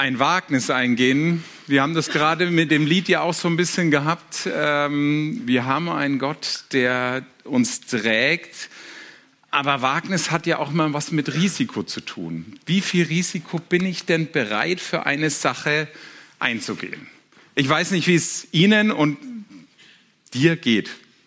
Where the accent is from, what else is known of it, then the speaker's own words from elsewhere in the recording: Germany; sicherheitsbedürftig ich als Deutscher auch bin